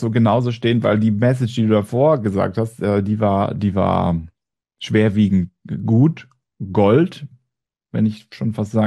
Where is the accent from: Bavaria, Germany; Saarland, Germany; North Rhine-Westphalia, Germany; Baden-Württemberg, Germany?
Bavaria, Germany; Munich; ich komme aus München ursprünglich.